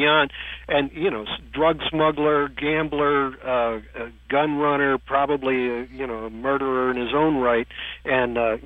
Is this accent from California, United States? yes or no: yes; San Francisco, California, United States; I'm from San Francisco, and south of us, down in Monterey